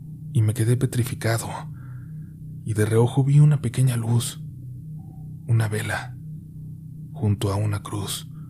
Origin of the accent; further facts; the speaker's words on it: Celaya, Guanajuato, Mexico; Soy de Celaya, Guanajuato, una ciudad que actualmente pareciera que se encuentra en guerra entre la Guardia Nacional y dos carteles muy fuertes de México, el Cártel Jalisco Nueva Generación y el Cártel de Santa Rosa de Lima.